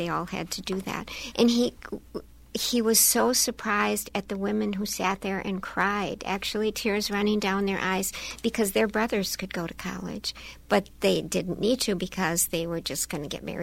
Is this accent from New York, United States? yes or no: no; Madison, Wisconsin, United States; then I grew up really in Madison, graduated from La Follette High School in Madison and went on to college there.